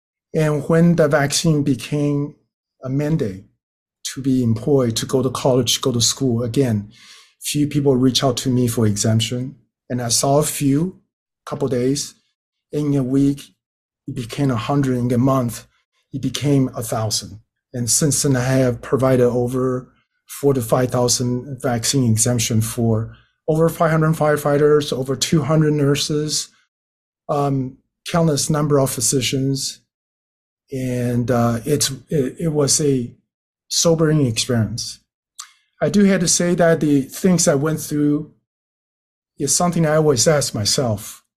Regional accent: Taiwan; I'm from Taiwan. My family are from China.

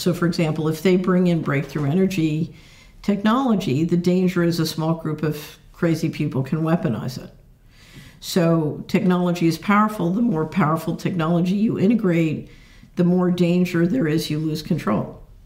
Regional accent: Philadelphia, Pennsylvania, United States; because I grew up in Philadelphia

